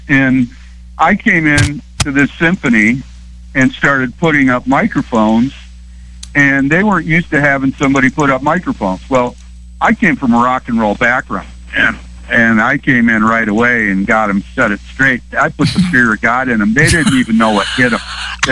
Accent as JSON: {"language": "English", "town": "Detroit", "region": "Michigan", "country": "United States", "lives_now": "Grand Rapids, United States", "said": "I'm a greaser from Detroit, proud of it. People from Detroit have their own way of doing things, and I live here."}